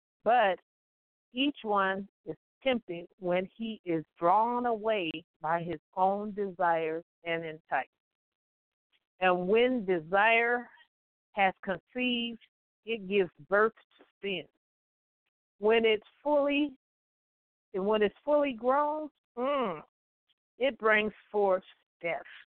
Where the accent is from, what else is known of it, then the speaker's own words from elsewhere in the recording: Compton, California, United States; I think back to growing up in Compton.